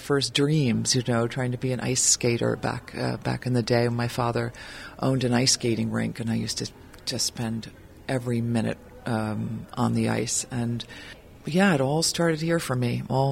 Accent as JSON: {"language": "English", "town": "Dayton", "region": "Ohio", "country": "United States", "tie": "born or raised there", "said": "Well, I pretty much grew up here in Dayton, although I was not born here. I feel like I am from Ohio because this is where I grew up."}